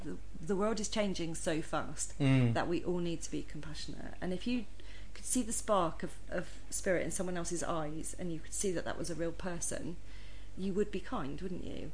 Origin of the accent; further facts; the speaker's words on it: Bristol, South West England, United Kingdom; we're starting with Bristol because that's my hometown, but who knows?